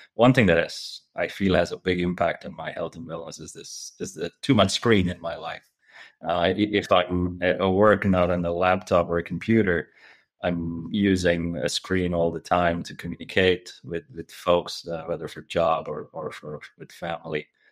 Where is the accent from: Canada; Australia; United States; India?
India; I grew up in India, and I learned a lot of things from my parents.